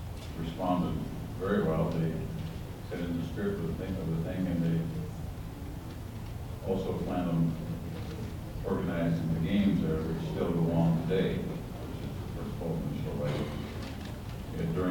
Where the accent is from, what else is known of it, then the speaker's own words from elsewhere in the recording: Indiana, United States; I was born in Indiana. I lived there most of my life